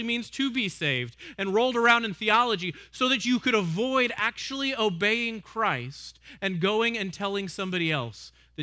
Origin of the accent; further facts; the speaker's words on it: Texas, United States; I'm from Texas. You might have heard. I'm a fan of tortillas